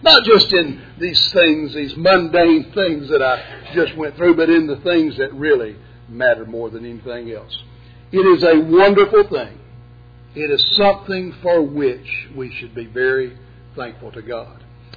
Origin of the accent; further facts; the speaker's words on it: Florida, United States; my dad was a Florida Gators fan, and of course, growing up in Florida, I sort of took after